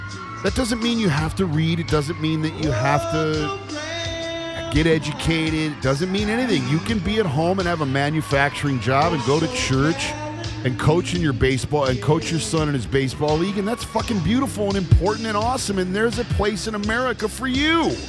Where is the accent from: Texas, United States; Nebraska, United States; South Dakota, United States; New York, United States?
Nebraska, United States; I grew up in Nebraska. I grew up in the heart of the country that is upset right now.